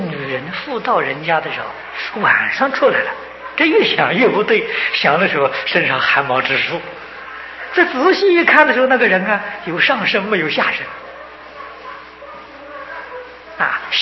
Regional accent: China; 我们中国人的名字复姓啊四个字的还有五个字以上的，在中国是确确实实是没有

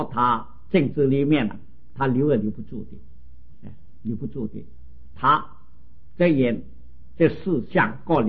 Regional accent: China; 我们中国人也很会解释的，就和四化界合在一心，那也是可以哈。

